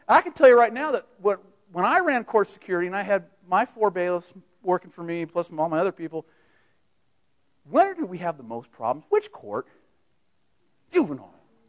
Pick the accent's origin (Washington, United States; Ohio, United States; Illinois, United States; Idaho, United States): Washington, United States; Seattle; Okay, I grew up in Seattle. I worked in the Seattle area law enforcement for 22 some odd years.